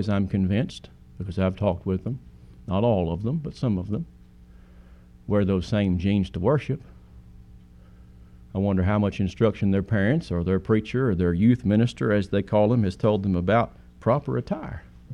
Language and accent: English; Atlanta, Georgia, United States; born there; now in Texas, United States; I wasn't born in Texas. I was born in Atlanta, Georgia. But I don't claim to be a Georgia peach.